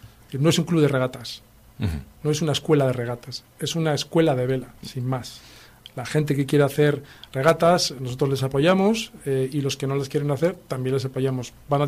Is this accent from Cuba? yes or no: no; Cantabria, Spain; como somos de Cantabria, con licencia federativa por la Federación de Cantabria